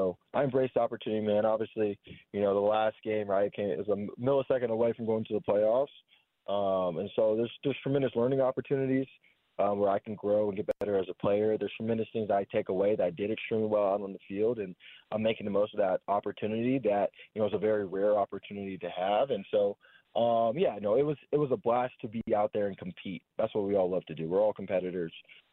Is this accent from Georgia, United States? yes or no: yes; Alpharetta, Georgia, United States; We're both from North Atlanta, me being Alpharetta, him Gainesville.